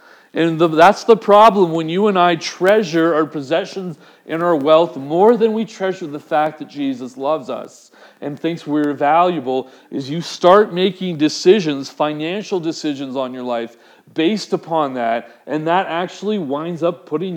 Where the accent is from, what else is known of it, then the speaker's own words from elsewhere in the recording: Surrey, British Columbia, Canada; So I decided that I'm from Surrey, and I heard that they needed a bunch of berry pickers out in White Rock.